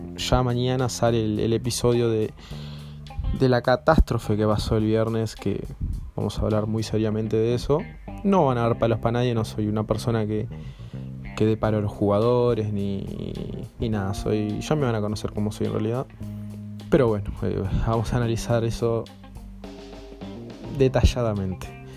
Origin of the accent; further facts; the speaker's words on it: Uruguay; para los que no sepan, soy de Uruguay.